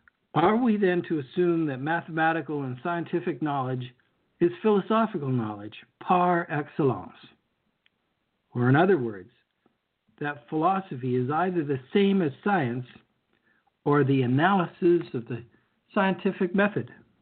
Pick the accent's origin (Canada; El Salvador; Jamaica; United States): Canada; but we're polite here. We're Canadian.